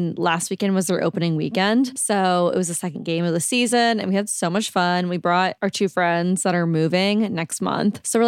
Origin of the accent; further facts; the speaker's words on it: Ireland; because the world feels bad for me that everyone thinks … because I'm Irish.